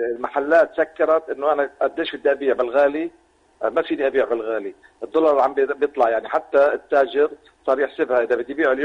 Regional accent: Palestine; now in Beirut, Lebanon; لأنه إحنا كفلسطينيين بحاجة لخطة طوارئ

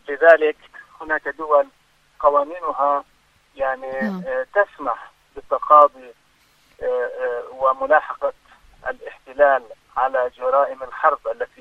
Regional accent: Palestine; المطلوب منا كفلسطينيين وهذا ما نسعى له، وهناك وعي بذلك واهتمام

